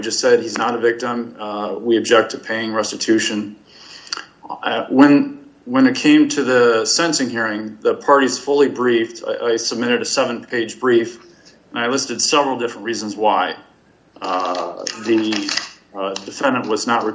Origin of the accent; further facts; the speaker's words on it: Cedar Rapids, Iowa, United States; I'm from Cedar Rapids, Iowa.